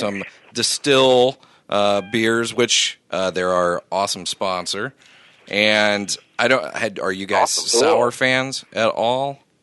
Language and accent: English; Illinois, United States; I'm from Illinois